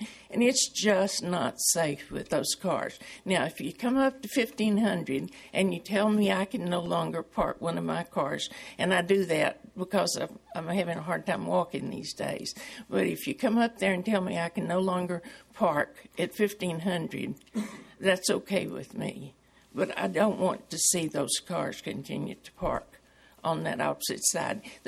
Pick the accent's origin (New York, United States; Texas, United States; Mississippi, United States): Texas, United States; I grew up in West Texas where you'd have no trees and no hills either.